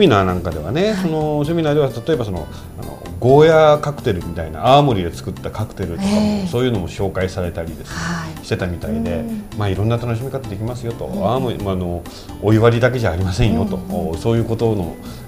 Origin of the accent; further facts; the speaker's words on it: Kyushu, Japan; 私九州出身なんですけど